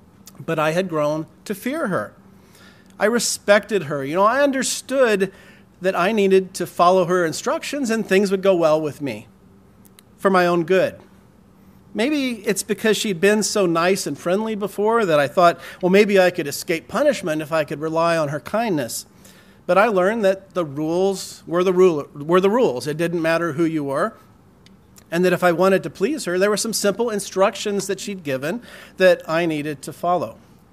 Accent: Indianapolis, Indiana, United States; Fisher was her name, and she taught in room 102 at Lew Wallace Elementary, where I grew up in Indianapolis.

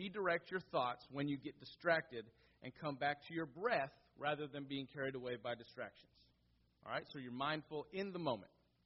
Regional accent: Illinois, United States; I don't mind the spring here rather than where I grew up in Illinois because I don't have the allergies here. And the spring back in Illinois killed me.

